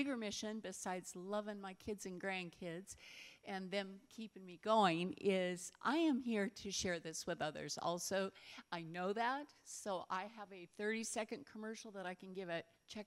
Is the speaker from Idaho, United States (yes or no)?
no; Oregon, United States; from Oregon